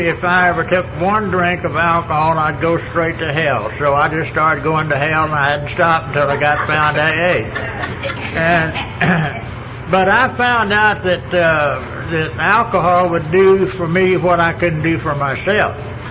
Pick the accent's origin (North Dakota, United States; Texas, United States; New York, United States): Texas, United States; Funston; now in Dallas, United States; I'm really not a city boy. I live in Dallas now for 40 or some odd years, but I came originally from Funston. Now, it's not a hell of a lot bigger than La Mesa.